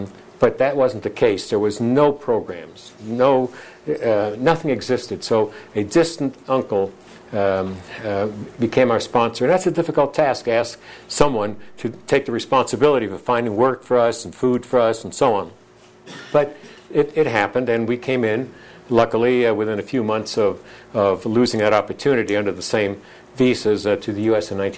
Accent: Berlin, Germany; now in United States; Well, I'm a true Berliner from Germany, and I was born in Spandau.

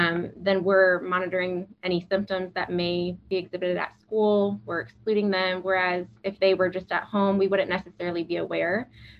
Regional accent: Galesburg, Illinois, United States; also born or lived in Texas; I was born and raised in Galesburg. And so while I went to Texas for a little while, it's nice to be back in my home stomping grounds, I guess.

